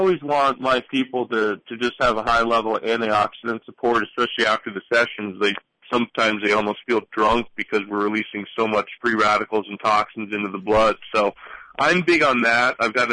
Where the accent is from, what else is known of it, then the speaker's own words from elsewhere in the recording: Pennsylvania, United States; now in West Hollywood, United States; I'm in West Hollywood, California right now, yeah. I grew up in Northeast Pennsylvania there, and my folks still live there.